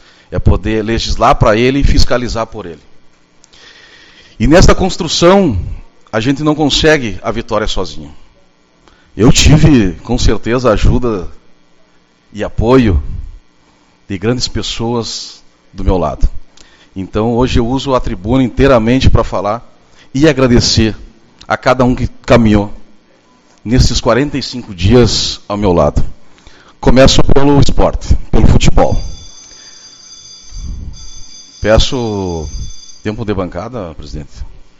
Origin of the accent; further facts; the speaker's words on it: Brazil; E eu, com muito orgulho, nascido e criado lá na União das Vilas, há 43 anos morando no mesmo lugar.